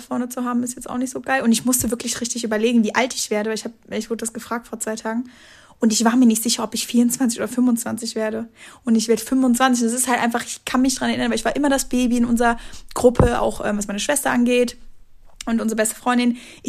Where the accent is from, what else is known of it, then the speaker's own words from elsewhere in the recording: Dormagen, North Rhine-Westphalia, Germany; bekannten Leuten aus Dormagen, also da, wo ich herkomme.